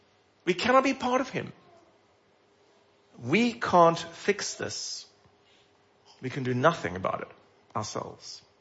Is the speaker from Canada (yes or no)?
no; South Africa; Now, as a South African, I have also friends, and I know their stories.